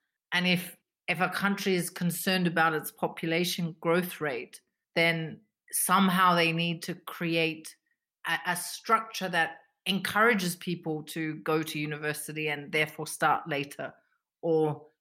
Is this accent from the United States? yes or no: no; Australia; I'm from Australia. I'm from a country that has not, as in recent times, has not had any such questions or debates.